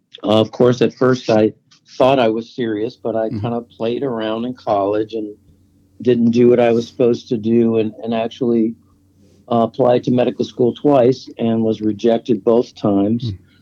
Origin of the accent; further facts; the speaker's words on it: California, United States; now in Nashville, United States; I never thought I'd be here in Nashville, Tennessee, growing up in Southern California.